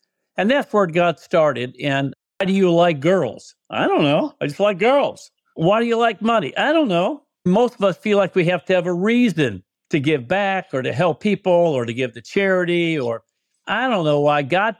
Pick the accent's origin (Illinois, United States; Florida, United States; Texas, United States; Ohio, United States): Illinois, United States; Chicago; I came from a mother and father, both factory workers. I'm from South Side of Chicago.